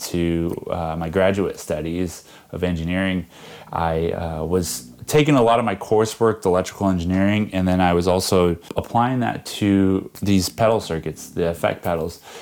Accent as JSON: {"language": "English", "town": "Browning", "region": "Montana", "country": "United States", "lives_now": "Ohio, United States", "said": "I was originally from a small little town, Browning, Montana, and Browning resides on the Blackfeet Reservation."}